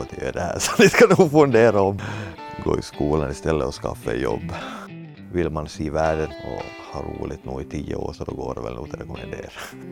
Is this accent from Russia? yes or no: no; Finland; now in Thailand; Jag är finländare som bor i Thailand